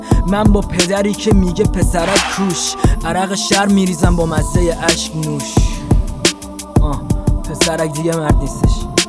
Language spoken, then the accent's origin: Persian; Iran; born there; من یه ایرانیم متولد وطن